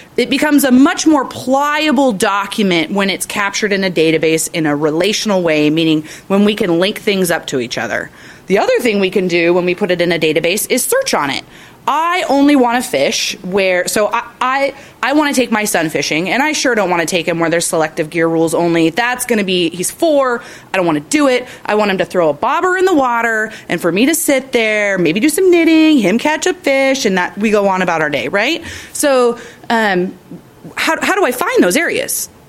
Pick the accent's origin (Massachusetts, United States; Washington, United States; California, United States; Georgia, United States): Washington, United States; my brother is an avid fisherman, and we grew up out in Grace Harbor, and my dad used to take him fishing all the time.